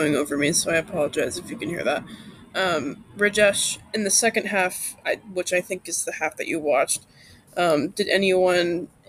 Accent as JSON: {"language": "English", "country": "United States", "said": "From my perspective, as like an American"}